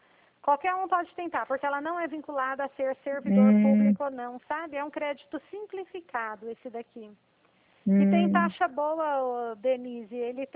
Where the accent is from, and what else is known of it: Dracena, São Paulo, Brazil